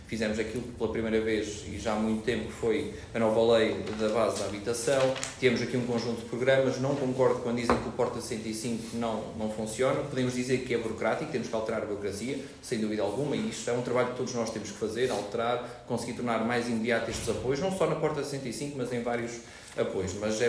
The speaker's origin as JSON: {"language": "Portuguese", "town": "Figueira da Foz", "region": "Coimbra", "country": "Portugal", "lives_now": "Coimbra, Portugal", "said": "eu sou da Figueira da Foz. Eu não vivi na Figueira da Foz porque, efetivamente, morámos muito tempo entre a Figueira e Coimbra. E, por isso, eu decidi viver em Coimbra"}